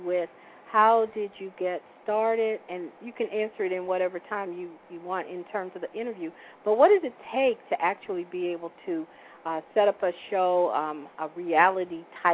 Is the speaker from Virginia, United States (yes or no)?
yes; Richmond, Virginia, United States; I'm from Richmond, Virginia.